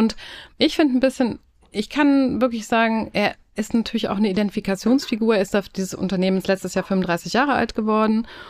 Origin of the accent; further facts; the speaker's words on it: Hanover, Lower Saxony, Germany; now in Kiel, Germany; Nein, ich bin Hannoveranerin.